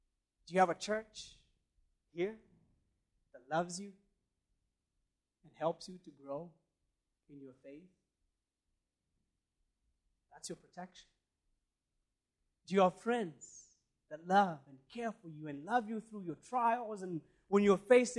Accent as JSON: {"language": "English", "country": "Kenya", "said": "Being a Kenyan, I probably would have run faster than that."}